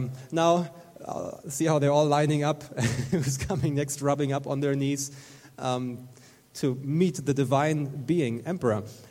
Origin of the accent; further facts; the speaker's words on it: Germany; I'm from Germany, as you know.